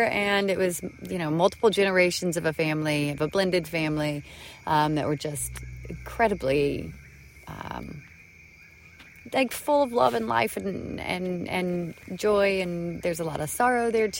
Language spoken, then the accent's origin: English; Macon, Georgia, United States; I feel like this was in my backyard growing up in Macon